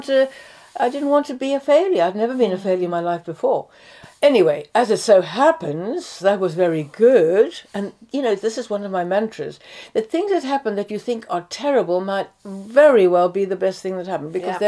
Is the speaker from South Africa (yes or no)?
yes; Cape Town, Western Cape, South Africa; born there; moved away as an adult; I was born in Cape Town, right. South Africa.